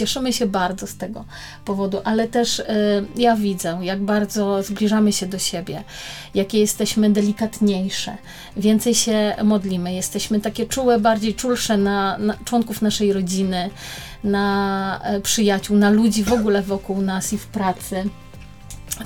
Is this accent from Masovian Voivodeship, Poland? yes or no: yes; Warsaw, Masovian Voivodeship, Poland; Generalnie my nie jesteśmy z Niepokalanowa, znaczy z Teresina, tylko jesteśmy z Warszawy.